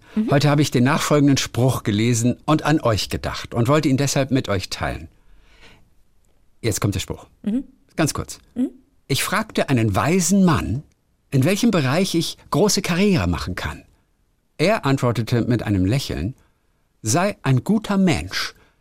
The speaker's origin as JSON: {"language": "German", "town": "Cologne", "region": "North Rhine-Westphalia", "country": "Germany", "tie": "born there", "said": "Für mich als gebürtige Kölnerin ein ganz normaler Satz."}